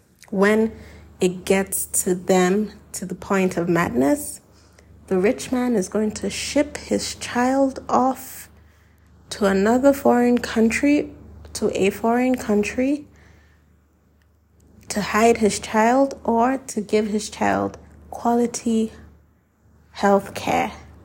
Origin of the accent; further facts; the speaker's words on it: Nigeria; now I'm Nigerian, so I'm going to say it the Nigerian way.